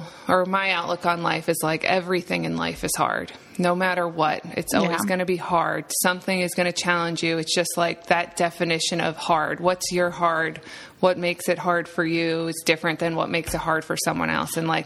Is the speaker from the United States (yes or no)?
yes; New York, United States; I'm from New York. Yep.